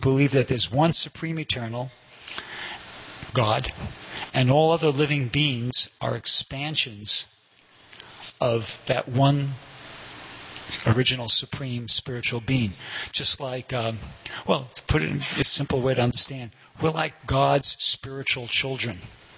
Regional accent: New York City, New York, United States; I'm from New York City, you know, and I was from a regular old middle class Jewish family.

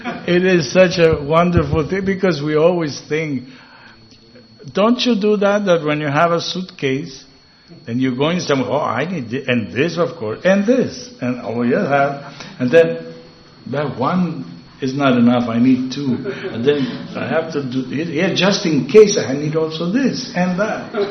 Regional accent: Venezuela; also born or lived in Israel; My father was from Vienna, my mother from Czech Republic. I was born in Israel, grew up in Venezuela, and I'm a Hare Krishna devotee.

